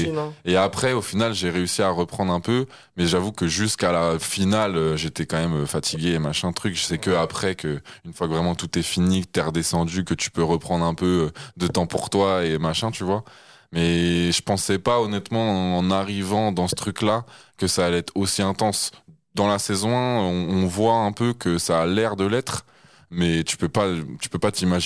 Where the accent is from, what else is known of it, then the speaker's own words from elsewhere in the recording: Nantes, Pays de la Loire, France; moi en plus comme je suis de Nantes, j'étais que avec des Parisiens à la fin